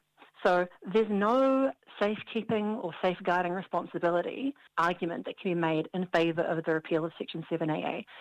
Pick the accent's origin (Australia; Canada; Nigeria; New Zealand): New Zealand; Northland; I'm from Ngāpuhi